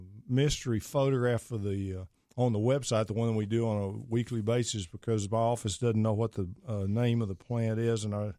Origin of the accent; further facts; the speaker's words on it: Pittsburgh, Pennsylvania, United States; I'm from Pittsburgh, so I know exactly where you are.